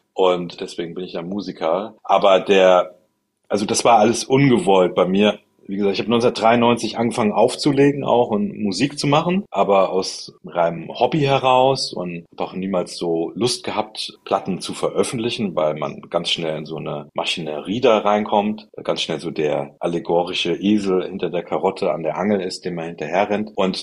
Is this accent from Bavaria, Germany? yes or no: no; Rhineland-Palatinate, Germany; ich komme ja hier aus dem Westerwald und war auf dem erzkonservativen Gymnasium